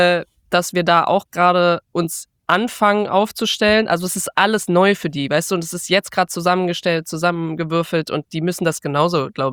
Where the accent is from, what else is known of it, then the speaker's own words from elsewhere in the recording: Germany; Und ich habe mich ertappt, wie ich so als Deutsche da drin sitze.